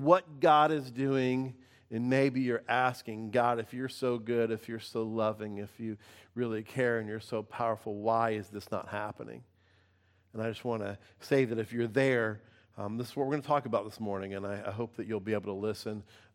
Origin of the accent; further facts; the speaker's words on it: the South, United States; because I grew up in the South and I had to dress up a little bit.